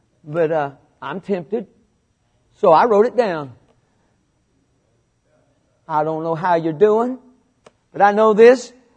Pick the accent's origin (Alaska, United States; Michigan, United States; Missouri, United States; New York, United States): Missouri, United States; I'm from Missouri. I love it when you say amen.